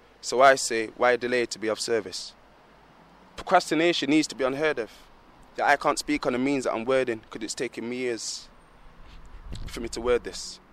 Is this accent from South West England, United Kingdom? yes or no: no; Sheffield, Yorkshire and the Humber, United Kingdom; Born and bred in Sheffield.